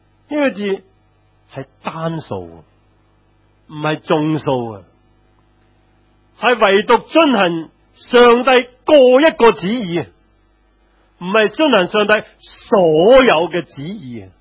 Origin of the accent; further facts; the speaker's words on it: China; 正如我们中国人说狗是长不出象牙的